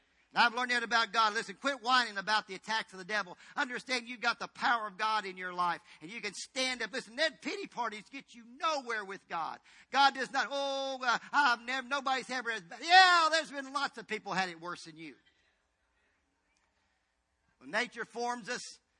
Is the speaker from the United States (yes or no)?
yes; Tennessee, United States; I was in Tennessee, and I grew up in Tennessee a portion of my life, and we'll be back there tonight.